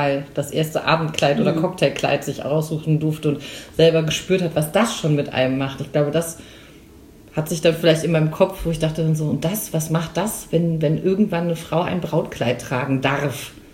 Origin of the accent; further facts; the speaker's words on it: Rhineland, Germany; born there; now in Franconia, Germany; Ich bin geboren im Rheinland, dann hat es mich hier ins schöne Franken verschlagen